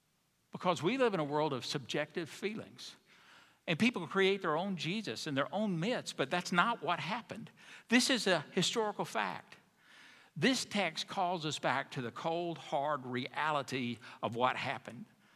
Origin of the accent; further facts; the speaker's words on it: Autauga County, Alabama, United States; I grew up in Autauga County. We did not say mock. We said mock.